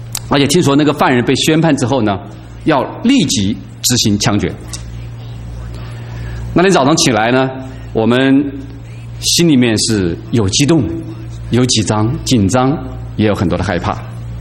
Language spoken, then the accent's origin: Chinese; China; 我是在中国大陆长大的，我小的时候呢大约只有几岁，那时候还在文化革命期间